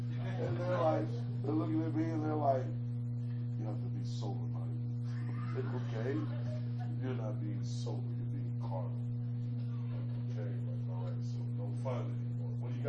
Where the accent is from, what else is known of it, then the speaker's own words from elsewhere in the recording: Indianapolis, Indiana, United States; a matter of fact, it is one of the worst neighborhoods in Indianapolis. But I'm not dressed like I'm from Post Road. So, like, when I said I'm from Post Road, that really just, like, hey, from Post what?